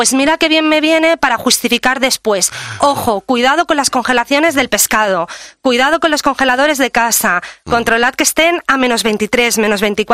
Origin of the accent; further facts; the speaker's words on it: Menorca, Balearic Islands, Spain; Y yo luego, a mí cuando me arraigo está en Menorca.